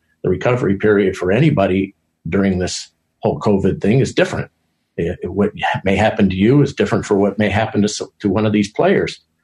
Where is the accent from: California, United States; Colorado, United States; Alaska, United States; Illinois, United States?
Colorado, United States; Denver; When I was a little boy, I grew up in Denver